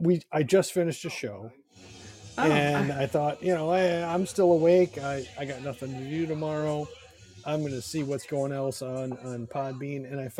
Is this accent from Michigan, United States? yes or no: yes; Detroit, Michigan, United States; And like I said, my buddy and I do a show. We're from Detroit.